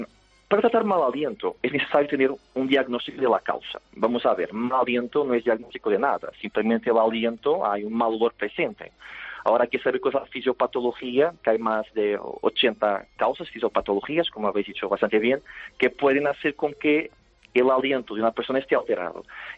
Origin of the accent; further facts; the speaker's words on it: Portugal; Spanish is a second language; Sí, soy portugués.